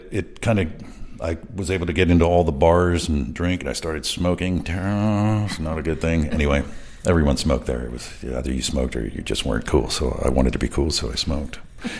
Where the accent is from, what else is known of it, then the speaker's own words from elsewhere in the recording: Ibiza, Balearic Islands, Spain; I mean, I was born here in 1968, so you have to imagine, under the Franco regime, a dictatorship, which we had no knowledge or perception of, because we just grew up isolated here on Ibiza